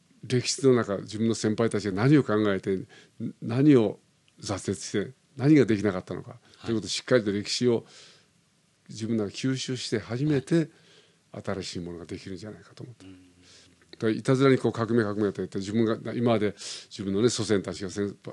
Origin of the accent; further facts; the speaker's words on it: Osaka, Japan; moved away as an adult; now in Tokyo, Japan; その後だから高校までは大阪で行って、まあ、大学でちょっとこちらの音大に来てしまったから、それからもう東京になっちゃったんだけどね